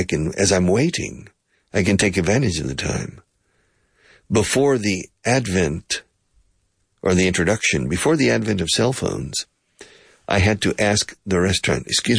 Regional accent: Houston, Texas, United States; now in Spain; I said, no, I'm originally from Houston, but I've been living in Spain for 35 years.

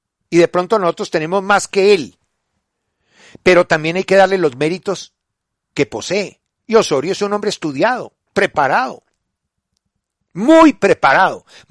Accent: Colombia; Por eso ellos son alemanes y nosotros somos colombianos.

